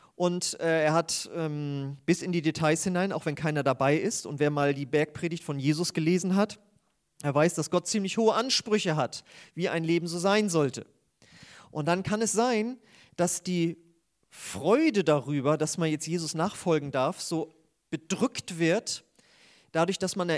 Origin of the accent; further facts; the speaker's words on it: Husum, Schleswig-Holstein, Germany; Und ich komme ja eigentlich aus Husum an der Nordsee, Nordfriesland. Da bin ich das ja eigentlich auch gewöhnt.